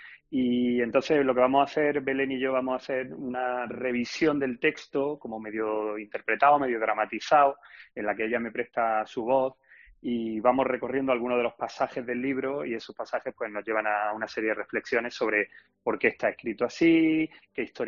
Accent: Granada, Andalusia, Spain; yo soy de Granada, Belén es de Málaga, tenemos un vínculo andaluz

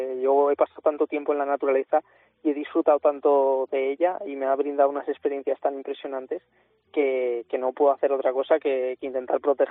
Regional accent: Valencia, Valencian Community, Spain; en Valencia, que es de donde soy

